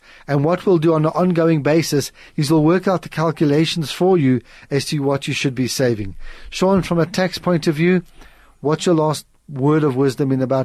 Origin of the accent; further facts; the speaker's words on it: South Africa; We get lambasted as a South African society that we're not a saving society.